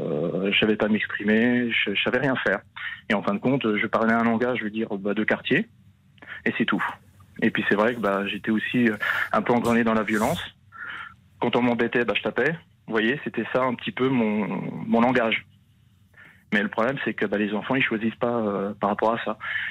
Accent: France; moi je suis un Français, vous voyez

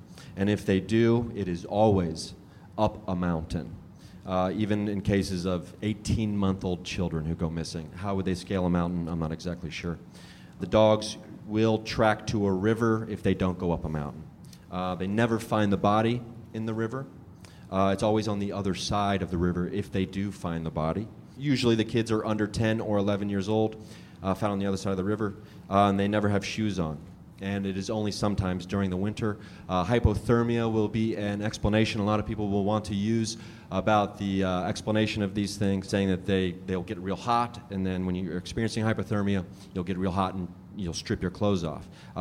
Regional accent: Ohio, United States; But you could say my home state of Ohio as well, if they vote for Trump.

